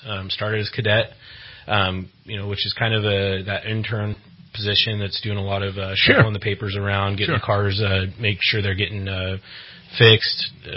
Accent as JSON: {"language": "English", "town": "Shasta Lake", "region": "California", "country": "United States", "tie": "born or raised there", "said": "Yeah, I'm a local boy, born and raised. I grew up in Shasta Lake City, CV, back then for many, many years."}